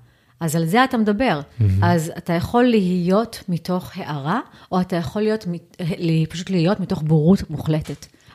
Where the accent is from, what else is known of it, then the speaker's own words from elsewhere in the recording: New York, United States; אני גדלתי בניו יורק